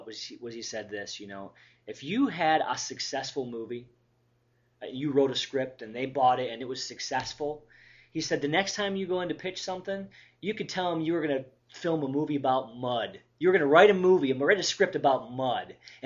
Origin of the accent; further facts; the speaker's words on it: Michigan, United States; We're in the Midwest here. We're from Michigan.